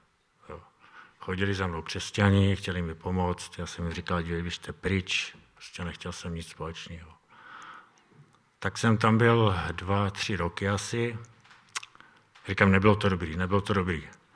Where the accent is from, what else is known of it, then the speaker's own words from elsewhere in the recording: Ostrava, Moravian-Silesian Region, Czechia; now in Poštovice, Czechia; přijel jsem z Ostravy. Jsem teda z Poštovic, ale pocházím z Ostravy, asi víte, jak mluvím krátce.